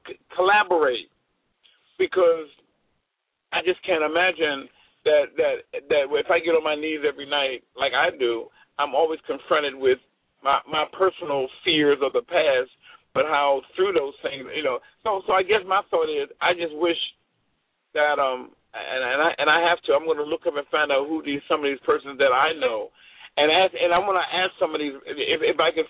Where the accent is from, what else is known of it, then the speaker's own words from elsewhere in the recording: Washington, District of Columbia, United States; now in Boston, United States; I'm in Boston. I'm originally from Washington, D.C.